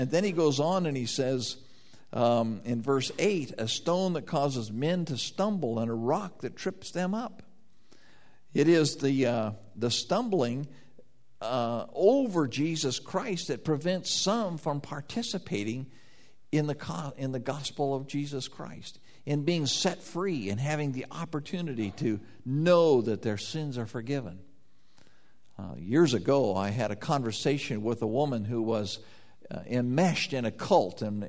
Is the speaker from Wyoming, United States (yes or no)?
yes; Wyoming, United States; He purchased a piece of ground in the mountains above the town where I grew up in Wyoming.